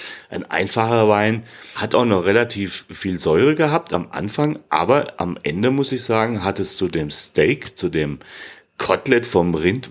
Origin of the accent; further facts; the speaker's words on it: Hesse, Germany; Nee, ich bin halt Hesse.